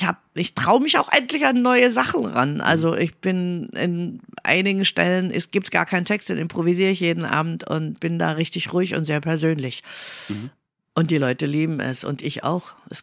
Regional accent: Italy; ich als Italienerin gebe ja immer Vollgas. Die lieben Italiener, ich muss es auch immer vorher klar machen, ich bin Italienerin, verzeiht mir für mein Temperament.

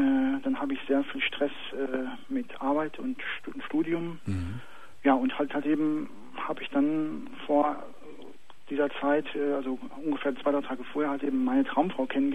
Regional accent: North Rhine-Westphalia, Germany; ich komme aus dem Ruhrgebiet

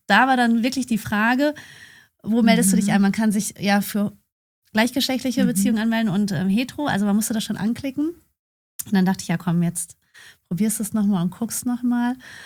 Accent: Enger, North Rhine-Westphalia, Germany; Ich komme aus Enge in der Nähe von Bielefeld.

